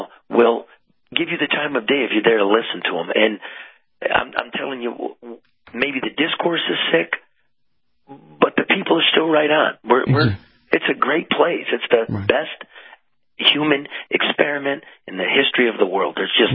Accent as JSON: {"language": "English", "town": "Detroit", "region": "Michigan", "country": "United States", "tie": "born or raised there", "said": "Me, growing up in the Detroit area, Macomb County, the Reagan Democrats, right, Trump won it."}